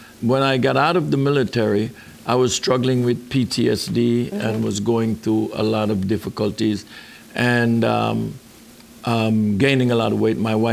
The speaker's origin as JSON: {"language": "English", "town": "Brooklyn", "region": "New York", "country": "United States", "tie": "born or raised there", "said": "I spent a lot of time in apartments in Brooklyn. I grew up in Brooklyn, and we always had houseplants."}